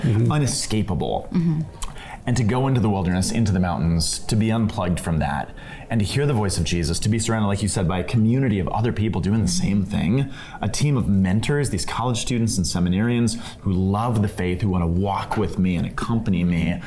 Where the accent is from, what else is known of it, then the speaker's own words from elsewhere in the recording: Denver, Colorado, United States; I grew up in Denver, or outside of Denver, and he came when I was in middle school or junior high.